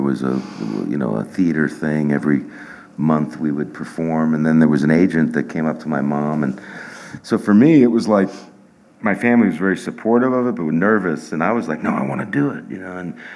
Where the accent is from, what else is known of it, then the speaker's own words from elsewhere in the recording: Hollywood, California, United States; I think when I was in my school in Hollywood, because I grew up in Hollywood